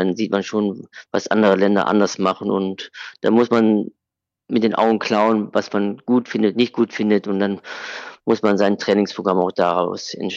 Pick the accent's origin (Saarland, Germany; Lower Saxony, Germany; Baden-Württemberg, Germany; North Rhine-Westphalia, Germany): North Rhine-Westphalia, Germany; Cologne; als Kölner müssen wir in Köln bleiben.